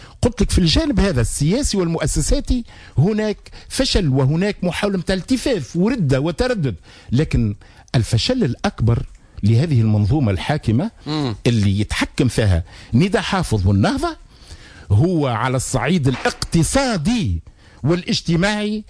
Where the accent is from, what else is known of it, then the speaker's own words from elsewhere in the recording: Tunisia; همي على بلادي تونس اولا.